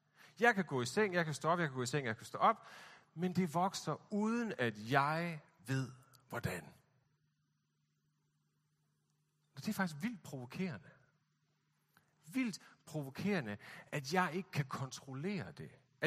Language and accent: Danish; Central Denmark Region, Denmark; now in Copenhagen, Denmark; nu føler jeg mig sådan, som rigtig københavner, selvom jeg egentlig var fra Vestjylland